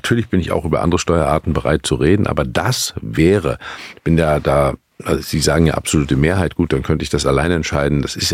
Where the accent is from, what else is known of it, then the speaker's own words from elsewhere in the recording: Mecklenburg-Vorpommern, Germany; ich komme ja aus Mecklenburg-Vorpommern.